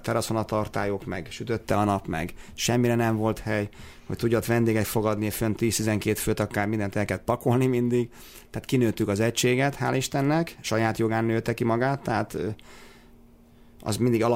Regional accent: Tata, Komárom-Esztergom, Hungary

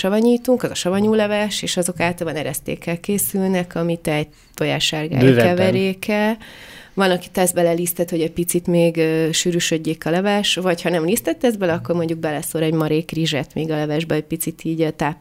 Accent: Târgu Mureș, Mureș County, Romania; a szüleim kalotaszegiek, meg hát nyilván nagyszüleim, és ők viszont Vásárhelyen éltek, amikor már felnőtt korukat ott töltötték, úgyhogy én is ott iskolázottam.

